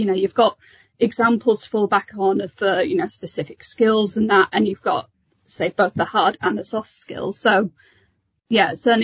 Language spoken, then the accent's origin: English; North East England, United Kingdom; So I was kind of desperate to leave my hometown, go somewhere new. I'm not from Oxford, I'm from the Northeast, so it's a bit of a step.